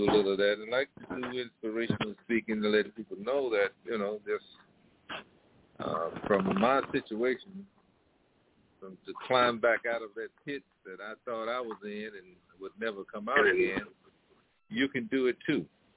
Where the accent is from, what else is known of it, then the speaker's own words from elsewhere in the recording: Mississippi, United States; And growing up in Mississippi, living on these plantations and so forth, you know, you have don't have much, but you know, it's a way of life.